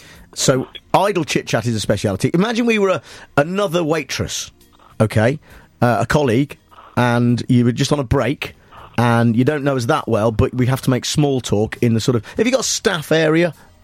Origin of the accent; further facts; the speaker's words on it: Nuneaton, West Midlands, United Kingdom; It's a memoir about growing up in Nuneaton.